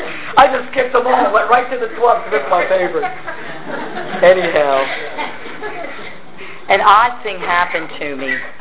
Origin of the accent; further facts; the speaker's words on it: Delaware, United States; I'm like, I'm from Delaware. But I was in Colorado, but I'm from Delaware.